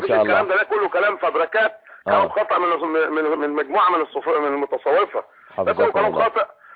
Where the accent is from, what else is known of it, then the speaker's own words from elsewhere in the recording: Sharqia Governorate, Egypt; انا دلوقتي انا شاهد عيال انا من الشرقيه